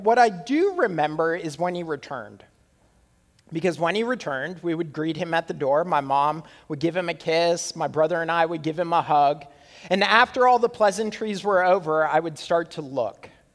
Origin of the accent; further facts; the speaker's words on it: Canada; For those of you who don't know me, I'm Canadian.